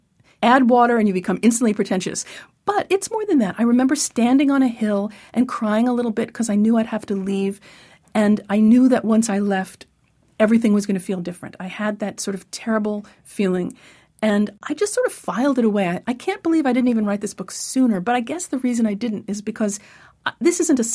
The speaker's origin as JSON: {"language": "English", "town": "Syosset", "region": "New York", "country": "United States", "tie": "born or raised there", "said": "I grew up on Long Island in Syosset, and otherwise known by its Native American name, Exit 43."}